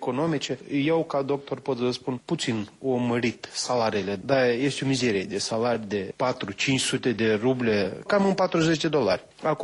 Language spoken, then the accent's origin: Romanian; Moldova; Suntem moldoveni pe pământul nostru